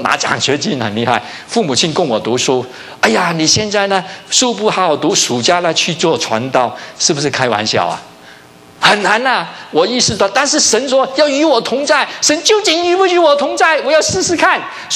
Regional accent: Hong Kong; 他看见我是从香港来的

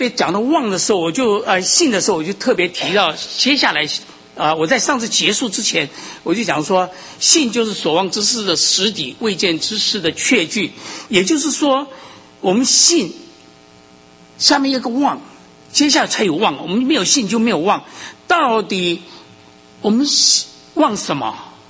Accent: Taiwan; 我从台湾来的，我不知道做过两三次了，至少从小学到初中啊

